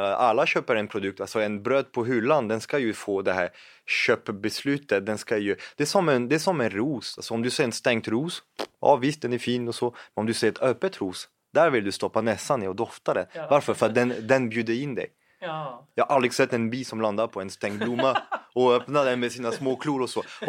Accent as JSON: {"language": "Swedish", "country": "France", "second_language": "Swedish", "lives_now": "Sweden", "said": "För att jag är fransman först och nu jag är här och försvarar Sverige."}